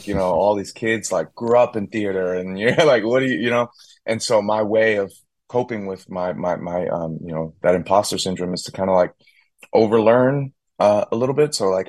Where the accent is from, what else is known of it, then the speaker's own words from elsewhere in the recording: New York, United States; just because it feels like home, what I remember growing up in New York to be, which was Bruce Davis's Subway.